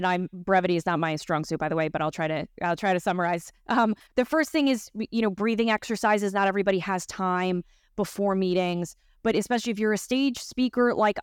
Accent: New York City, New York, United States; Come on, New York City, born and raised. Best city on earth.

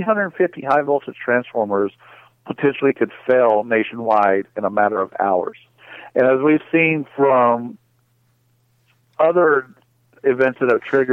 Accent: Texas, United States; I grew up in South Texas, and I remember in the late 90s

